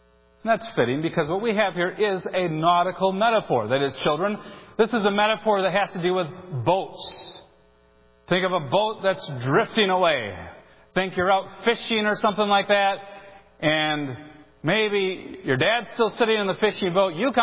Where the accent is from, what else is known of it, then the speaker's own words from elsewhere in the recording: Edgerton, Minnesota, United States; Every time when I drive back to my hometown of Edgerton, Minnesota, I have to drive on the bridge that's over the great Mississippi River.